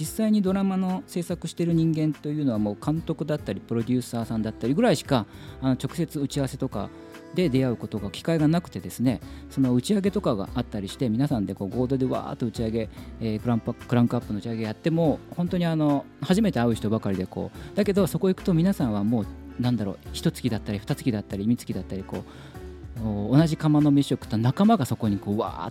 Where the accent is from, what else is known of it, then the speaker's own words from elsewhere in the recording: Gifu, Japan; now in Tokyo, Japan; 出身は岐阜市なんですけども、から東京に上京してから